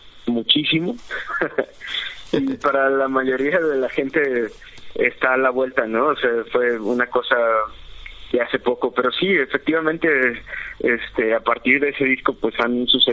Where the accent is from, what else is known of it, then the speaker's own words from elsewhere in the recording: Mexico; Porque somos mexicanos